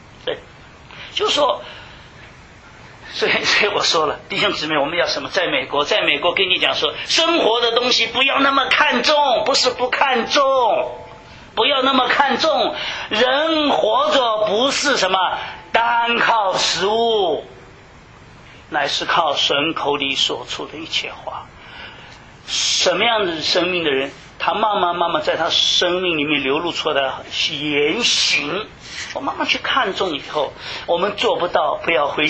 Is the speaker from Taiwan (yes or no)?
no; China; 我从小在大陆上长大，13岁，父母又不在我身边